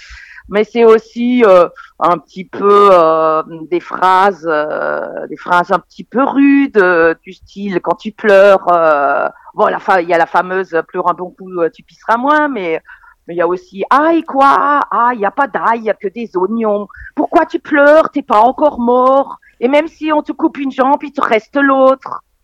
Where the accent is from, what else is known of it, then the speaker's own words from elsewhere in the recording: Grand Est, France; accent: Alsatian; grâce à l'Alsace et grâce à mon accent, j'étais donc la représentante de l'Est de la France